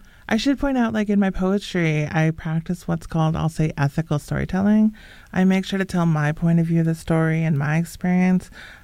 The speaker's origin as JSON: {"language": "English", "region": "Saskatchewan", "country": "Canada", "said": "And also, like, I'm from Saskatchewan. The mountains are such a mystery to me."}